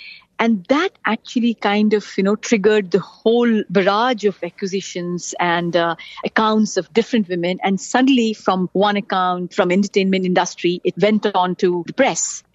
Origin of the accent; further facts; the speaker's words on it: India; I think for me, as an Indian woman, this is a big change.